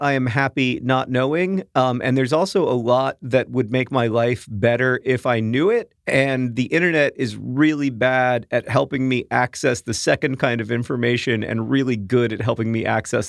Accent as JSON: {"language": "English", "region": "London", "country": "United Kingdom", "said": "I'm from London"}